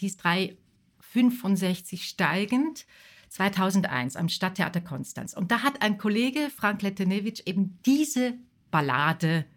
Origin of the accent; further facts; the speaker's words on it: Zurich, Switzerland; ein Verbindungssee zwischen meiner Heimat, der Schweiz und Deutschland.